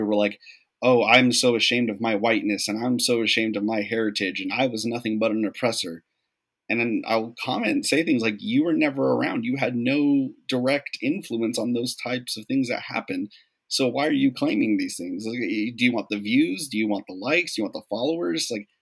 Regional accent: San Antonio, Texas, United States; also born or lived in El Paso; the area I grew up in was mostly Republican. I grew up in San Antonio. When I moved to El Paso, it was a completely different story.

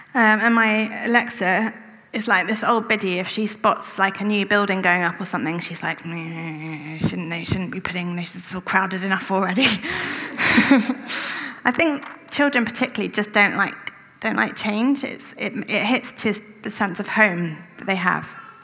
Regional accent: England, United Kingdom; accent: English; I had an English passport. My parents were English. My accent was pleasingly English to everyone around me. And I had arrived most recently from England, but England didn't feel eve

